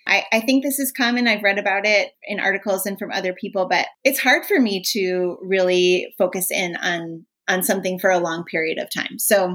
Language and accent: English; Minnesota, United States; I'm from Minnesota. Hockey's a huge here.